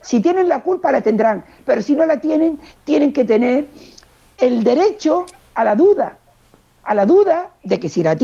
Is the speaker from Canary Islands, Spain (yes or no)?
yes; Canary Islands, Spain; now in Madrid, Spain; Yo llevo 43 años viviendo en Madrid. Y yo soy muy canaria. Y también he pensado siempre que tenía una deuda por vivir fuera de mi isla, la que tanto quiero, ¿sabes?